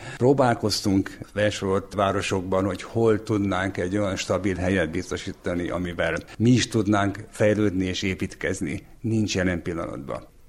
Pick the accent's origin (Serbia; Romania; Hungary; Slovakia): Romania; Odorheiu Secuiesc, Harghita; Székelyudvarhelyiként egy magyar lakta városból jutottunk el ide.